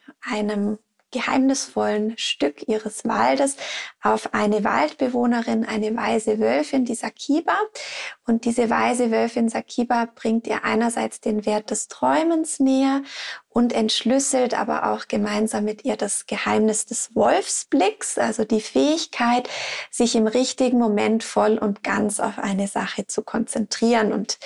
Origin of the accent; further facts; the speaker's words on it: Switzerland; je nach Bundesland oder Kanton bei uns in der Schweiz